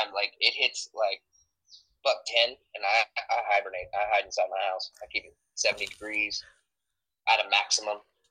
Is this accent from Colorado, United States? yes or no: yes; Colorado, United States; Because I'm from Colorado originally, so you know, I had never in my life been this hot.